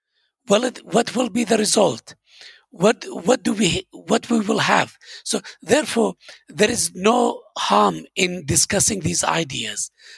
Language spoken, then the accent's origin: English; Erbil, Kurdistan Region, Iraq; also born or lived in Mosul; Well, I call Hawler Erbil home. I was born here and I grew up here. I did my high school here. Then I went to Mosul. I studied the University of Mosul for 4 years.